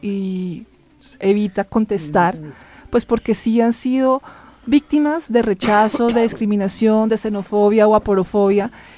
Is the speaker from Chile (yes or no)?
no; Colombia; eso también genera algo para pensar nosotros como colombianos.